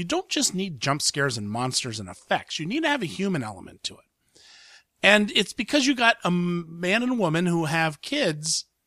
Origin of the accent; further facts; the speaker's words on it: Ohio, United States; I grew up in Ohio and I had family who lived on farms, farms are noisy.